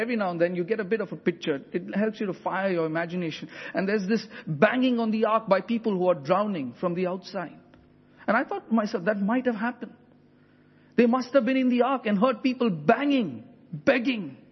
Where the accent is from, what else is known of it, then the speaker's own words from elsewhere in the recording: India; now in Lincolnshire, United Kingdom; I'm from India. They cut corners when they build roads, when they build flyovers, when they build anything.